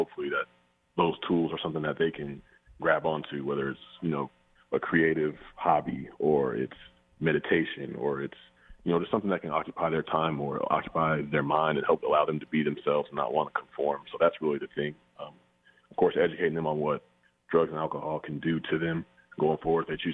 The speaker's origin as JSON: {"language": "English", "town": "Atlanta", "region": "Georgia", "country": "United States", "tie": "born or raised there", "lives_now": "New York, United States"}